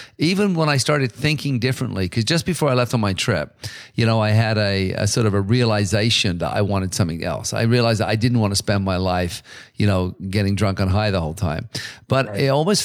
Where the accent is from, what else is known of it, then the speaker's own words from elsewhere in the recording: England, United Kingdom; moved away; part of that sort of growing up in England, if I hadn't left